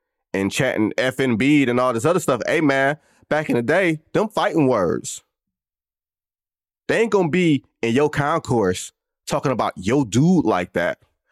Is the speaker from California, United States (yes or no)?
no; Detroit, Michigan, United States; a Detroit guy. The West Side Detroit guy. I'm from the East Side. We kick it a little different.